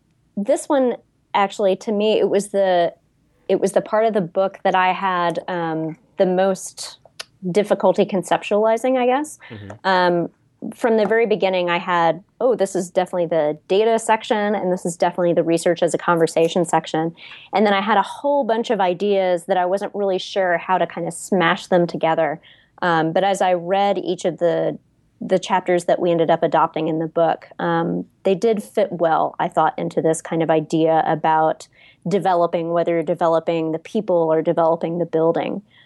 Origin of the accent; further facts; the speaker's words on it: United States; particularly being an American and feeling like we have this, you know, such narrow focus on America is the world.